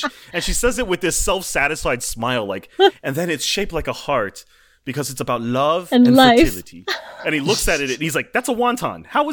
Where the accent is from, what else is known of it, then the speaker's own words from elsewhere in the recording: Hawaii, United States; born there; I was born in Hawaii and I watched every single episode of Hawaii Five-0.